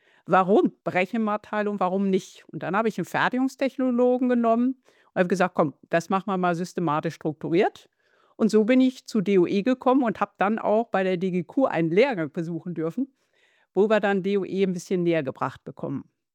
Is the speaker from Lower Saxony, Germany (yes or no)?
no; North Rhine-Westphalia, Germany; Ja, ich komme erstmal örtlich aus Nordrhein-Westfalen, aus dem schönen Lipperland und ist so 100 Kilometer von Hannover entfernt